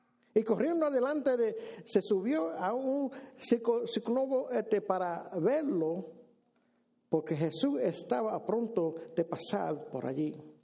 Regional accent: Brooklyn, New York, United States; now in New Orleans, United States; Soy nacido y criado en Brooklyn, Nueva York, que yo siempre he llamado la capital de Puerto Rico.

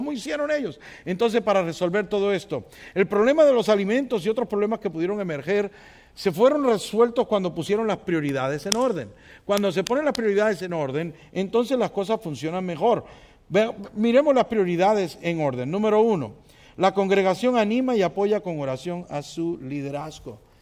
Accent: Puerto Rico; Yo soy boricua.

